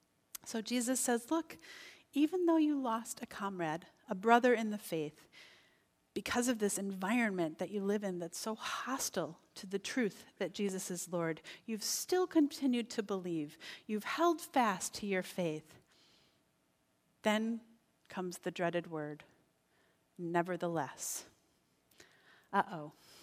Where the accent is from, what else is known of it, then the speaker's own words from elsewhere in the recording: Albion, United States; My very best friend in the world, we grew up together in Albion.